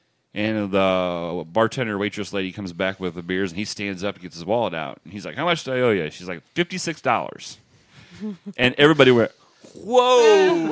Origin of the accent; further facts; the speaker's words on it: Illinois, United States; I said, oh, I'm from Illinois. We're not supposed, we aren't allowed to touch strippers.